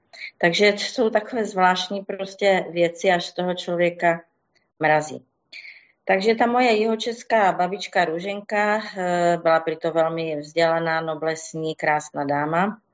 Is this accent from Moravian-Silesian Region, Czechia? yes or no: yes; Ostrava, Moravian-Silesian Region, Czechia; also born or lived in Havířov; narodila jsem se v Ostravě. Větší část tedy svého dosavadního života jsem prožila v Ostravě, později potom v Havířově.